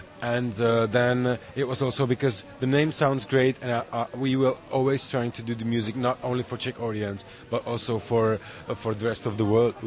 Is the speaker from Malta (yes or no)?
yes; Malta; English is a second language; I was growing up in the Malta island, and I spent like 4 years over there when I was really teenage.